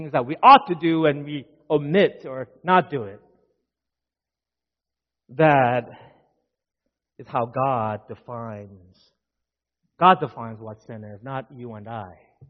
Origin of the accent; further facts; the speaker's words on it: Virginia, United States; I'm from Northern Virginia area, grew up there, my parents are still there, my sister's all still there